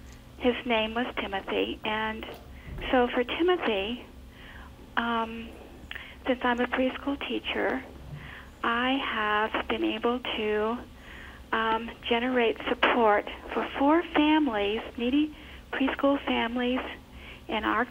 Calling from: Virginia, United States; Virginia.

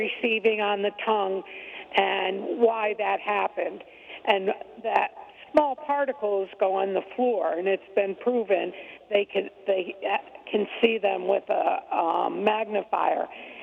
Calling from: New York, United States; I'm calling from upstate New York.

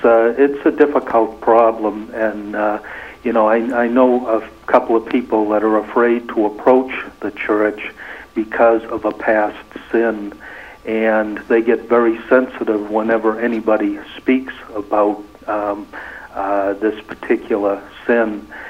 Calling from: New Hampshire, United States; I'm from New Hampshire.

